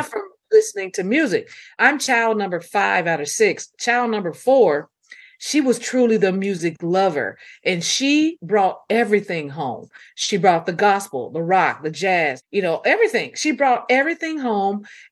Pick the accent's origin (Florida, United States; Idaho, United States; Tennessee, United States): Tennessee, United States; Memphis; growing up in Memphis, they didn't care what color you was